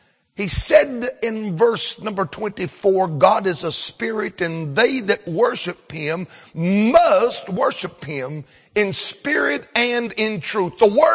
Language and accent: English; Mount Airy, North Carolina, United States; A lot of people would call us hillbillies, but I figured out what we are. We're not hillbillies. We're Appalachian Americans. in Mount Airy, there's almost a church on every corner.